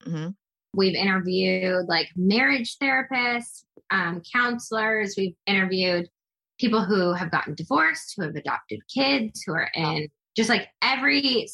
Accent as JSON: {"language": "English", "town": "Des Moines", "region": "Iowa", "country": "United States", "tie": "born or raised there", "said": "people and it's where I grew up. It's every memory that I had up until I was, 18 years old. And I just miss my hometown. I miss the people."}